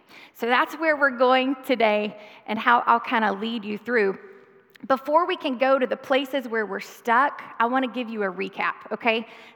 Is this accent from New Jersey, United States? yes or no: no; Hickory, North Carolina, United States; I am from Hickory.